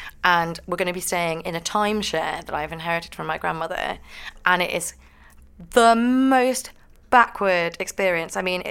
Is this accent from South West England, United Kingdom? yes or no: no; Scotland, United Kingdom; Loch. I'm Scottish. Okay. I am.